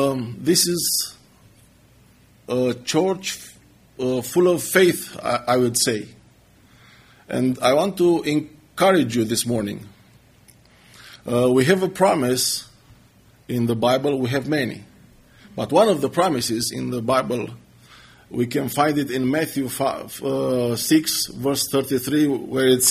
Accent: Romania; As you heard, I'm from Romania. I'm married.

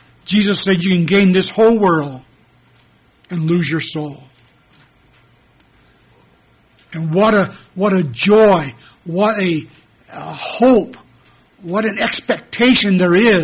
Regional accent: Colorado, United States; To continue, I come from Colorado

